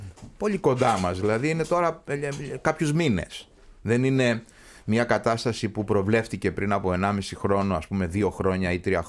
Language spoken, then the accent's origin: Greek; Agios Nikolaos, Crete, Greece; Εγώ γεννήθηκα και μεγάλωσα στον Άγιο Νικόλαο Κρήτης